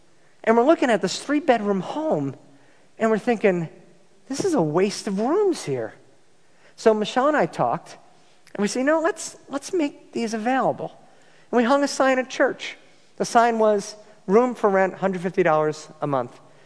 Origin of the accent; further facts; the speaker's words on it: Huntington, New York, United States; So if I take you back in time, I grew up in Huntington.